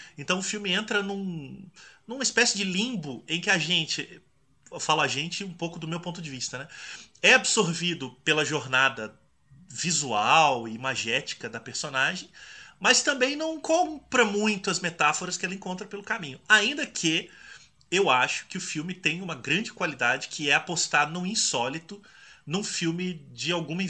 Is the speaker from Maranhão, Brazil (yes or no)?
no; Minas Gerais, Brazil; Eu sou mineiro, né, gente?